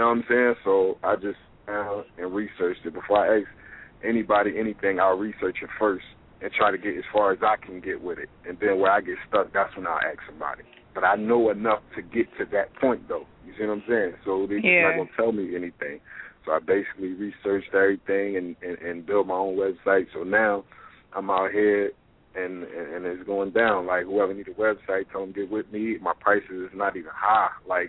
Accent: Philadelphia, Pennsylvania, United States; but it runs from, like, I'm from Philadelphia. It runs from Philadelphia to Virginia to Atlanta.

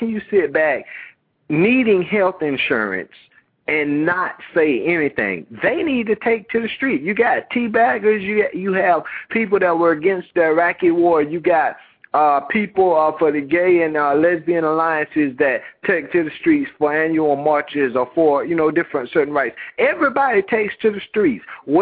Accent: Georgia, United States; now in Biloxi, United States; I'm from Georgia.

